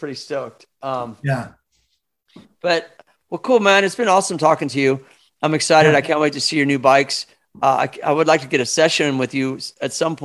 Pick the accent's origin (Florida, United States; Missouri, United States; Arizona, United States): Missouri, United States; Kansas City; when I grew up in Kansas City with Dennis and the Brigade, we had our own crew of dudes.